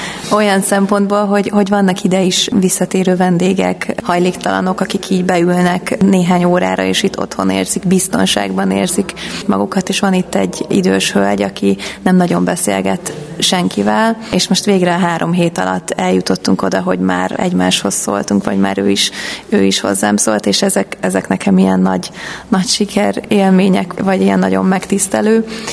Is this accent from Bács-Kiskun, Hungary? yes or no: yes; Bács-Kiskun, Hungary; also born or lived in Budapest; Én egy tanyán nőttem fel, vagy hát a gyerekkorom meghatározó részét egy tanyán töltöttem Bács-Kiskun megyében, úgyhogy én elég otthonosan mozgok ezeken a településeken. Másrésztről pedig Budapestről származom, és a nagyszüleim itt éltek